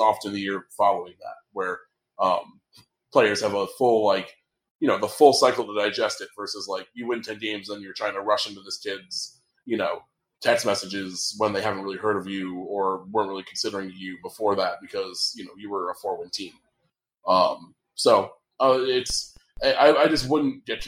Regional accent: Stamford, Connecticut, United States; I did have a couple different things from Half Full Brewery in my hometown of Stamford, which were brought into the city.

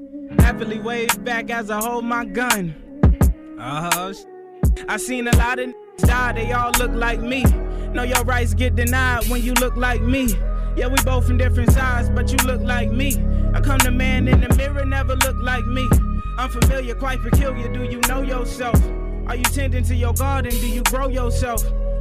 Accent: Vallejo, California, United States; I'm from Vallejo, California. Bay from Area, California.

